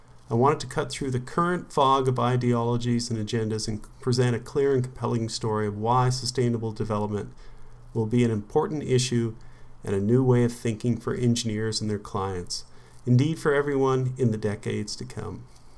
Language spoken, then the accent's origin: English; Canada; now in United States; And when I grew up in Canada, I remember that we used to go in the rivers all the time because they were super clean.